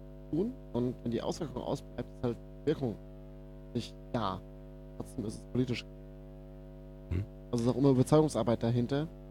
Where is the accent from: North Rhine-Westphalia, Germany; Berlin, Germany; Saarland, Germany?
Berlin, Germany; Ich komme aus Berlin. Ich habe vorher im Rhein-Main-Gebiet gelebt